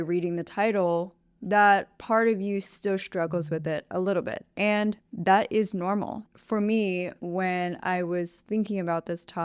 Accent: United States; now I'm obviously going to add to that I grew up in American culture where just dynamics are different. And of course, my heritage is predominantly Vietnamese and Asian culture.

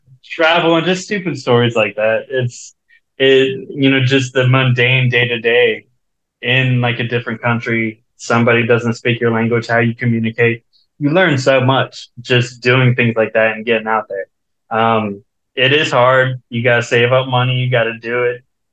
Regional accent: Virginia Beach, Virginia, United States; moved away as an adult; also born or lived in Wisconsin; I was born in Wisconsin, so all my extended family's out there, and I have ties out there as well. But Virginia Beach, moved there when I was one. It really shaped who I am. I didn't move out to California until I was in my mid-20s.

